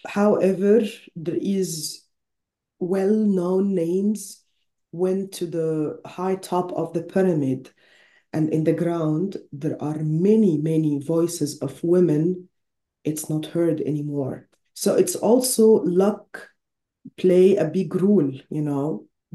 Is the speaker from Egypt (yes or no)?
yes; Egypt; English is a second language; I totally understand, especially because of I'm from Egypt.